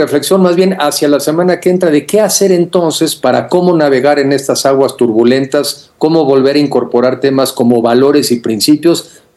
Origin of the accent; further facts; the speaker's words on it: Mexico; nosotros mismos como mexicanos no estamos exigiendo un mejor gobierno